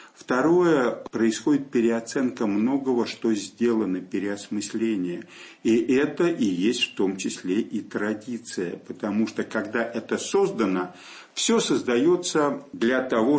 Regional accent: Moscow, Russia; как коренной москвич, и я действительно люблю свой город

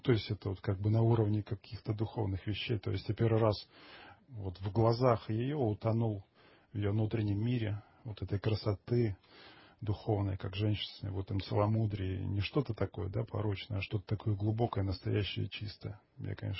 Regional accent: Belgorod Oblast, Russia; now in Moscow, Russia; Но потом приехал в Москву, я сам же из Белгородской области.

